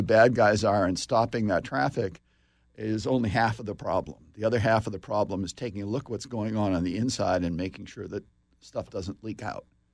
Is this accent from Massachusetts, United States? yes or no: yes; Boston, Massachusetts, United States; Sure. I grew up in Boston, went to MIT, worked with Nicholas Negroponte on what's now the Media Lab.